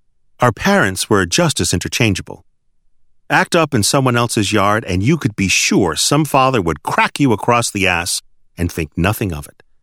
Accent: Fall River, Massachusetts, United States; my hometown of Fall River, Massachusetts, was pretty much in the geographic armpit of the state.

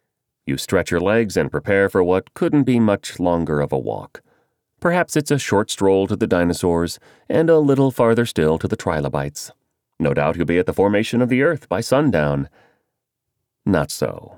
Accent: Boston, Massachusetts, United States; I'm from Boston.

